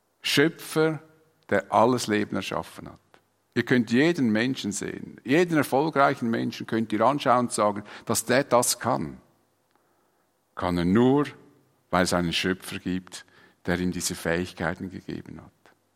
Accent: Switzerland; Warum bin ich Schweizer?

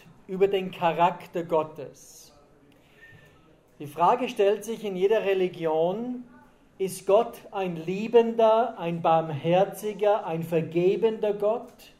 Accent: Schladming, Styria, Austria; bin aus Österreich, aus Schladming. Das ist in der Nähe von Salzburg da.

